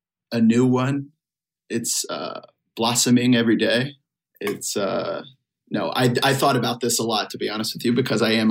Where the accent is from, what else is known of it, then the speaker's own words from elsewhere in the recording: Salem, Virginia, United States; I went to this bar that, is like a staple in my hometown, in my small hometown of Salem, Virginia.